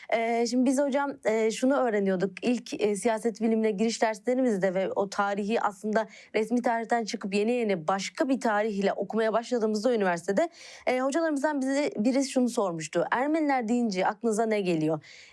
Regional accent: Kars, Turkey; Ben Karslıyım.

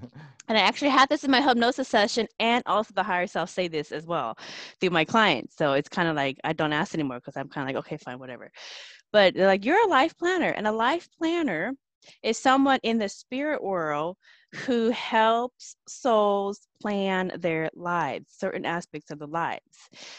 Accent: Laos; I'm from the Hmong tribe of Laos, and we have our belief system about these folklores as well.

